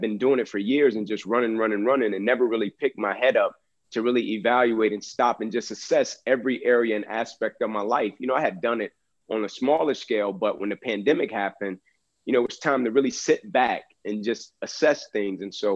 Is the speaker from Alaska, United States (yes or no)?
no; Atlanta, Georgia, United States; how I grew up in Atlanta, you know, the way I grew up, you know, poverty, born to a mother at 16 years old, you know, 2-bedroom home, 14 people.